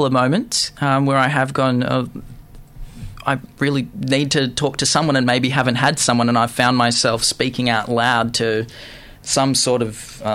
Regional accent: Gold Coast, Queensland, Australia; I grew up on the Gold Coast, as I mentioned before

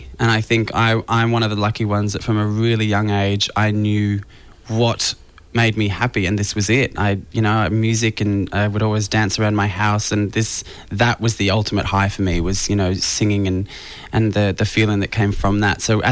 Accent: Mill Park, Victoria, Australia; Well, I grew up in Mill Park, which is sort of northern suburbs.

